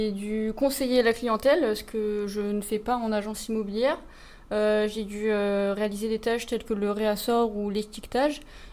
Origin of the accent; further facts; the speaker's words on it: France; trouvais ça super quand je rencontrais des Français parce que ça me faisait beaucoup de bien de revenir à ma langue maternelle.